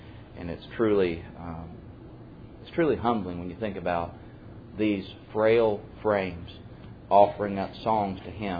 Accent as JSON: {"language": "English", "region": "the South", "country": "United States", "said": "but we're all from the South here, so we're going to call them Lois and Eunice."}